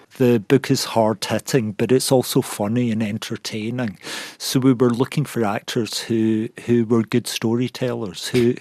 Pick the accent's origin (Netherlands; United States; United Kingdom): United Kingdom; Scotland; moved away; also born or lived in London; the accent I grew up with in Scotland, when I moved to London, nobody understood what I was saying.